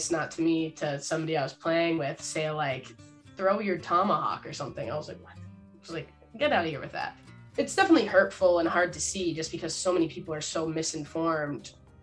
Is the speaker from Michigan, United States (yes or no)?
yes; Michigan, United States; So growing up in Michigan and growing up playing hockey in that environment was obviously, it was a really special thing